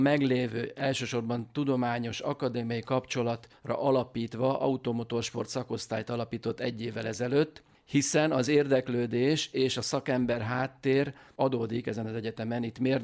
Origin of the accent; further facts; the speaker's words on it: Győr, Győr-Moson-Sopron, Hungary; Győriek vagyunk, család révén is.